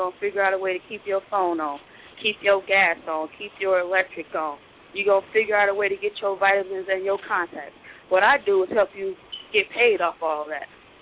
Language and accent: English; Illinois, United States; now in Arizona, United States; I'm from Illinois. I love sports. Right now I currently play football, professional women's football in Arizona.